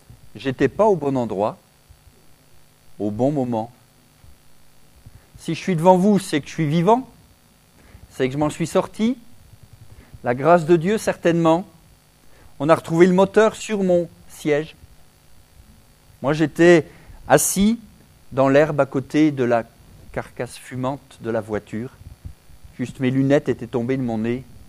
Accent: Grand Est, France; je suis originaire des Hautes-Vosges, sur une chaume, c'est des alpages à 1200 mètres là-haut

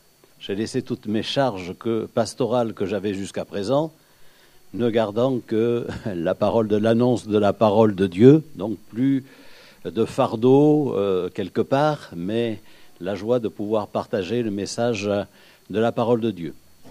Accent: Pau, Nouvelle-Aquitaine, France; je suis originaire de Pau

